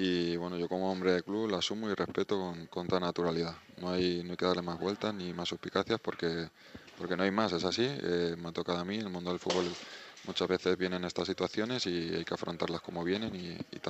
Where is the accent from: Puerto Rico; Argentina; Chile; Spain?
Spain; Getafe, Community of Madrid; yo soy de Getafe siempre y que he vivido en un sitio que me han dado todo